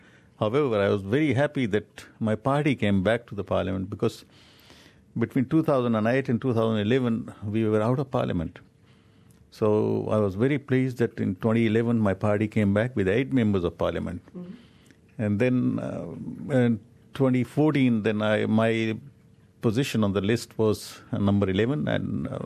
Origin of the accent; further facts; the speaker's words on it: Mumbai, Maharashtra, India; moved away as an adult; now in New Zealand; I was born in Mumbai, India, went to a Punjabi school, and then later on graduated from University of Mumbai in political science and psychology. I did an honors degree there, and came to New Zealand